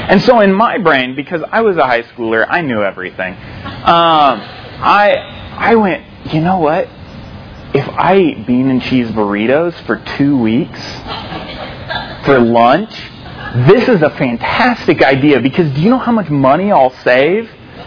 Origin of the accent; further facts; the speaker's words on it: Fort Scott, Kansas, United States; So we had this place I grew up in Fort Scott, Kansas, and we had open lunch in high school